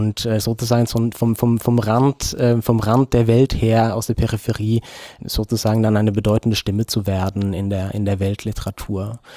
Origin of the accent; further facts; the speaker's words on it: Norway; now in Bielefeld, Germany; Ich bin eigentlich Norweger, seit einigen Jahren auch Bielefelder